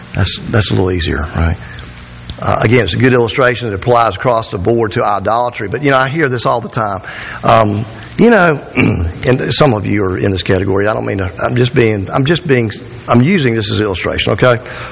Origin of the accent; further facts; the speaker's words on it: Georgia, United States; also born or lived in Louisiana; But I was born in Louisiana. I grew up in Georgia.